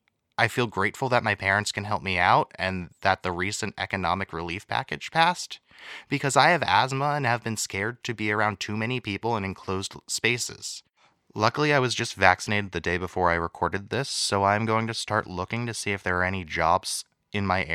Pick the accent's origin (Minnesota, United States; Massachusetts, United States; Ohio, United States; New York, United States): Massachusetts, United States; Boston; from the Boston area.